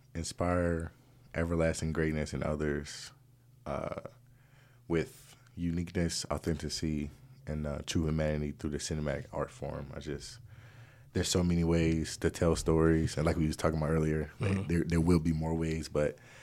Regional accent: Atlanta, Georgia, United States; moved away as an adult; now in Colorado, United States; I'm really from Atlanta, Georgia.

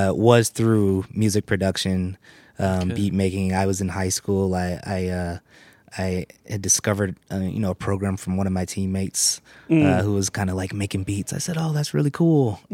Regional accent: Oakland, California, United States; Well, I grew up in Oakland, California.

